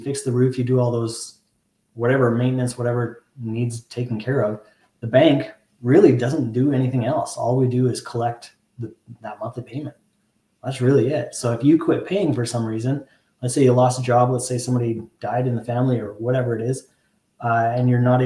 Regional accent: Canada; I'm from Canada. I live in Canada.

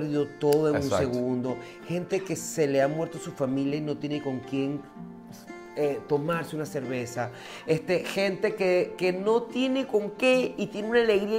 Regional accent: Venezuela; Entonces nosotros, como buenos venezolanos, llegamos y acabamos con los bares de Turquía.

